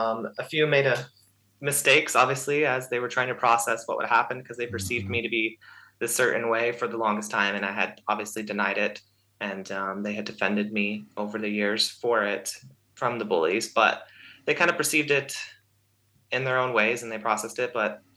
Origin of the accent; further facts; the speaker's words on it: Knoxville, Tennessee, United States; Yes, I grew up in the Tennessee Knoxville area.